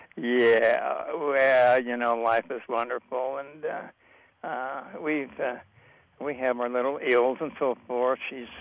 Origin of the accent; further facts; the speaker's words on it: South Dakota, United States; I needed to get back to my hometown in South Dakota, my parents and so forth back there.